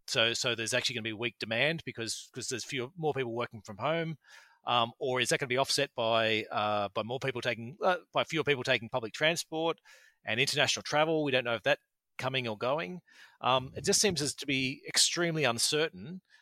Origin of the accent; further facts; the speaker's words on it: Australia; If we're, as Australian investors, if we're looking at Canada